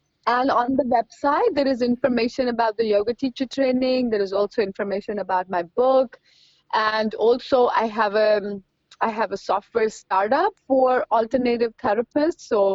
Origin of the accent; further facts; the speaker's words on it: India; So I grew up in India, and I come from a Sikh family.